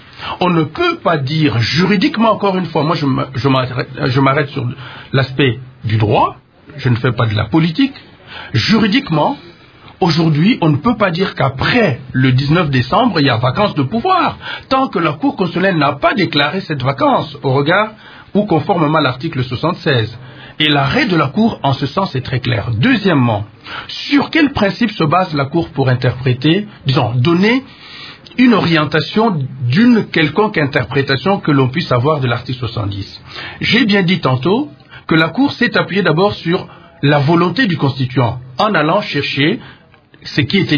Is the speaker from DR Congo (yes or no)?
yes; DR Congo; nous sommes tous des Congolais